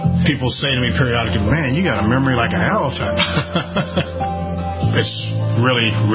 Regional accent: Cleveland, Ohio, United States; I'm 68 years old. I grew up in Cleveland, Ohio

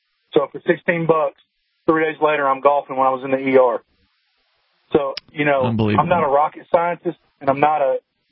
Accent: Arkansas, United States; yeah, man, I'm from Arkansas. We eat barbecue

